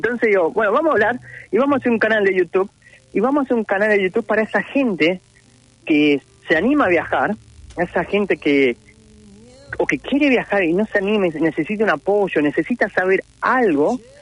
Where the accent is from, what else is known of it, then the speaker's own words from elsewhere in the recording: Buenos Aires, Argentina; Como yo soy de Buenos Aires, vivo en Capital Federal, la ciudad no es para mí ya.